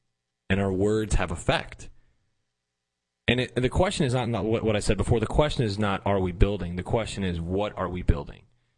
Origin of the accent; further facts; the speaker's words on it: Detroit, Michigan, United States; now in Florida Gulf Coast, United States; I grew up in Detroit and then I moved to now the Florida Gulf Coast region.